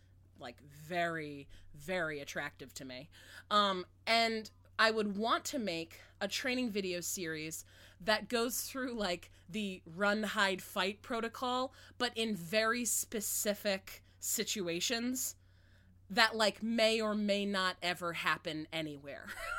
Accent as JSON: {"language": "English", "town": "Orlando", "region": "Florida", "country": "United States", "said": "I'm from Orlando."}